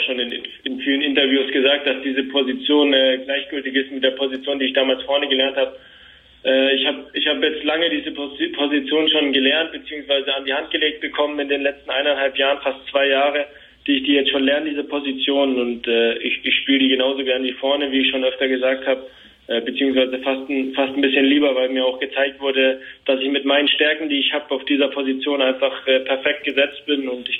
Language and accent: German; Nuremberg, Bavaria, Germany; born there; ich bin in Nürnberg geboren, dazu stehe ich auch, aber dadurch, dass ich schon zu früh zum Kleeblatt gegangen bin, wie du schon sagst, bin ich in diese Kleber-Familie reingewachsen und habe mich hier immer wohlgefühlt und bin zu einem Fürther geworden